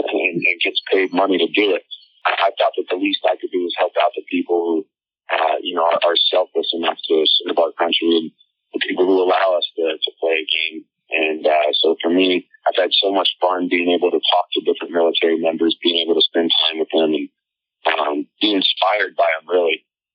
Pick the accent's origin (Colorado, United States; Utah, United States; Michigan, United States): Colorado, United States; just growing up in Colorado near the Air Force Base, I had a lot of friends who had military fathers and military mothers.